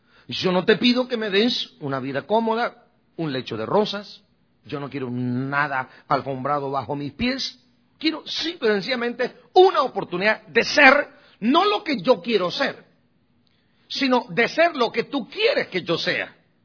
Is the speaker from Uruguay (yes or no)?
no; Guatemala; moved away; 13 de febrero de 1982, el día que yo me vine de Guatemala para este país.